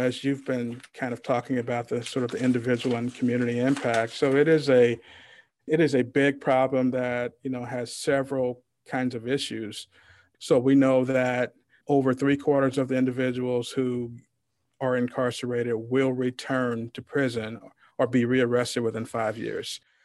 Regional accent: East St. Louis, Illinois, United States; being born and raised in East St. Louis, which, you know, on my block, you know, when I go back home, my mom and dad still live on 80th Street in East St. Louis.

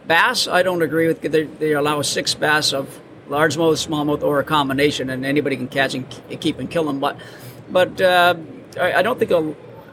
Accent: Canada; I'm sure you included, but as a Canadian, We keep our walleye to eat.

